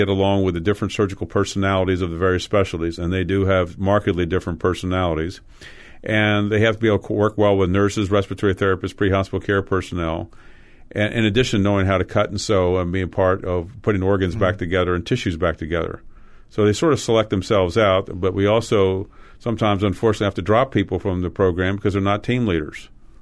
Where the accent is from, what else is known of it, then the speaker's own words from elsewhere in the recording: Crisfield, Maryland, United States; And Astoria is very much like a town that I grew up in Maryland called Crisfield. It was the crab capital of the world, they called themselves.